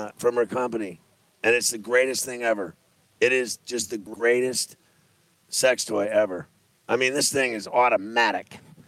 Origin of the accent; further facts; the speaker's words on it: Pittsburgh, Pennsylvania, United States; I'm from Pittsburgh. I root for the Steelers.